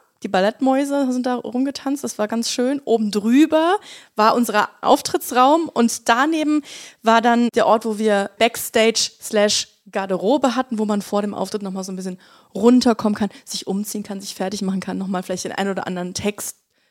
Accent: Rösrath, North Rhine-Westphalia, Germany; Gestern waren wir in Rösrath, in meiner Heimatstadt Rösrath.

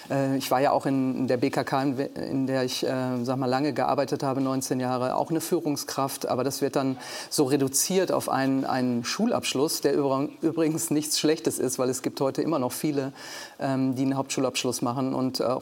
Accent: Duisburg, North Rhine-Westphalia, Germany; ich wohne immer noch in meinem Mietshaus, wo ich schon vorher gelebt habe, immer noch im gleichen Viertel. Also ich bin auch gerne in meiner Heimat, wenn die Zeit es erlaubt. Ich bin natürlich jetzt viel mehr in Berlin eingebunden. Aber trotzdem bin ich immer wieder gerne in Duisburg.

